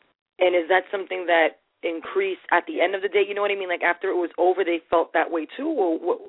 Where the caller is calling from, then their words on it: New York, United States; I'm calling from New York.